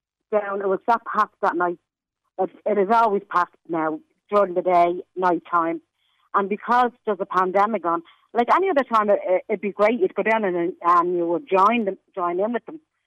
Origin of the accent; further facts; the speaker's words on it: Dublin, Leinster, Ireland; I'm actually from Dublin 2. I'm not from Dublin 4.